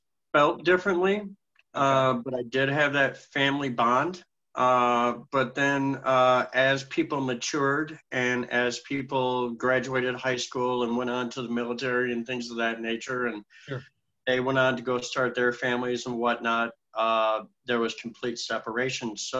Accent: Midwest, United States; growing up in the Midwest here, obviously a lot of drinking.

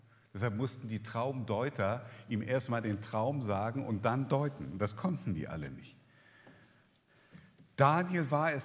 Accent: Northern Germany, Germany; Ich meine, bei uns in Norddeutschland nicht ganz so schlimm

